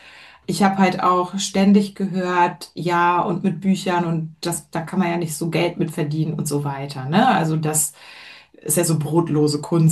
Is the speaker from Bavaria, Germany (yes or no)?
no; Hamburg, Germany; born there; ich habe dann eben auch in meiner Geburtsstadt Hamburg Literatur studiert.